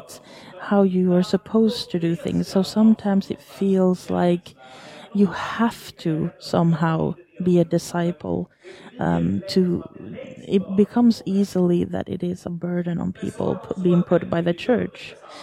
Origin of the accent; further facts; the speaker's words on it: Sweden; English is a second language; I'm from Sweden, so I'm allowed to go around a little bit. There is certain churches. I grew up in free churches in Sweden